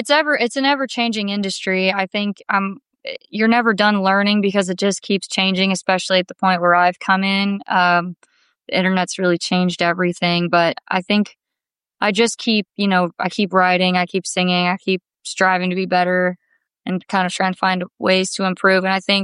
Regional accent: Kansas, United States; As you mentioned, I'm from Kansas.

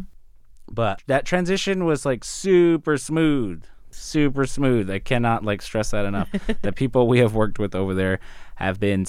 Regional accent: Arizona, United States; So I'm from the Gila River Indian community.

